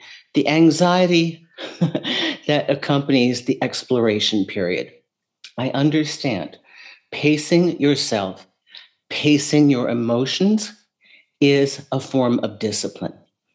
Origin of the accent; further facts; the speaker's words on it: New York City, New York, United States; Now, I'm from New York City, and there's a lot of investment going on there.